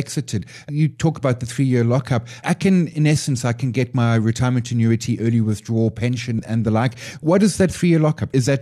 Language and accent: English; South Africa; As a South African taxpayer at this point in time, I have offshore limits.